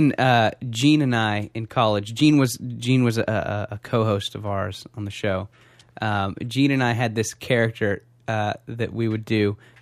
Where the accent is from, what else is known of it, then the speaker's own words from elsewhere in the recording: California, United States; I grew up in Orange County, lived there pretty much all my life, and then I went to school in Santa Cruz with Jesse, and then I moved to L.A. after the graduation.